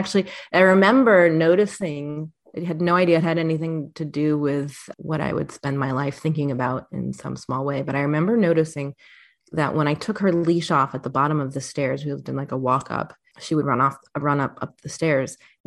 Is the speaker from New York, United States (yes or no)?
yes; New York City, New York, United States; And yes, I grew up in New York City and I had two dogs growing up